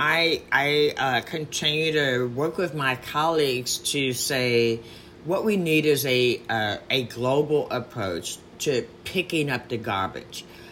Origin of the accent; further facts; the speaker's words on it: Baltimore, Maryland, United States; I'm from Baltimore, Maryland.